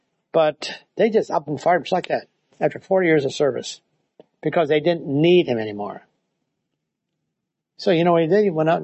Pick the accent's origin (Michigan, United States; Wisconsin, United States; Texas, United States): Wisconsin, United States; My hometown in Wisconsin. It was a small one, then it became very big.